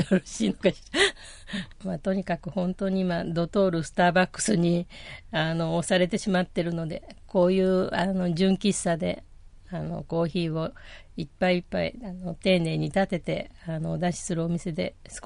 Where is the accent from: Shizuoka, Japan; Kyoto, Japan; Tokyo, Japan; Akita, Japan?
Shizuoka, Japan; 静岡では一番の繁華街でしたから、そういう街で生まれ育ってきまして